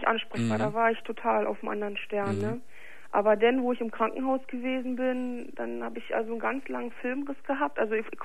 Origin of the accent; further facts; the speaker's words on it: East Germany, Germany; ich bin aus dem Osten